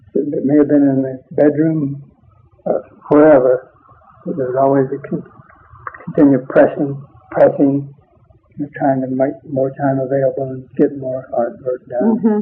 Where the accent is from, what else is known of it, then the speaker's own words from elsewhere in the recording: Amarillo, Texas, United States; moved away as an adult; also born or lived in Bowie, Texas; Well, I was born in Bowie, Texas, and moved to Amarillo shortly thereafter. And I grew up in Amarillo until I went away to the Navy